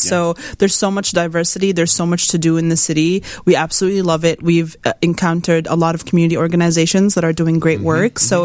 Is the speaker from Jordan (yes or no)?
yes; Jordan; I'm from Jordan, and I love food, and I've been cooking my whole life.